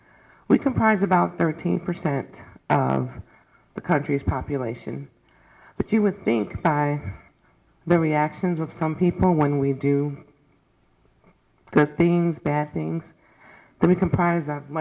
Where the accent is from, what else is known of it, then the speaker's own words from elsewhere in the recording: Florissant, Missouri, United States; also born or lived in Normandy; I grew up in Normie, then Florissant. And so we bought our house there to send our kids to school in the area